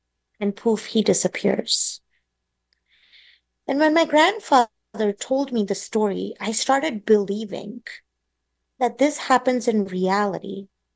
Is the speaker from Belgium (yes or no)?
no; India; So I grew up in India, being raised by both my grandparents and my single mother.